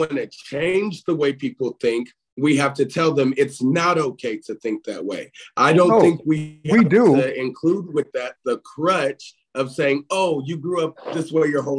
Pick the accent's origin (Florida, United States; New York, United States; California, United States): California, United States; Oakland; because I grew up in Oakland, California, where all I saw was robbing, killing, stealing, prostituting, you name it.